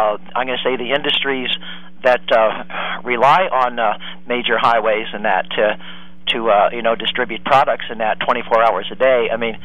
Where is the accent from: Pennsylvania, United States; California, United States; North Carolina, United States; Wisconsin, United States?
Pennsylvania, United States; Sunbury; Of course, the roads around Sunbury, of course, I grew up around Sunbury and that, and of course, we're along the river